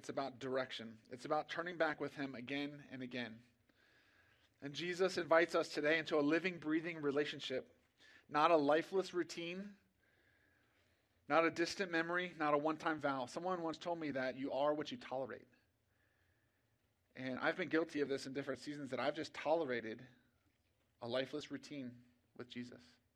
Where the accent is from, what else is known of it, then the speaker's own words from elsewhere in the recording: Virginia, United States; I grew up here in Prince William County. I'm in the fifth generation of my family to be raised here in Prince William County.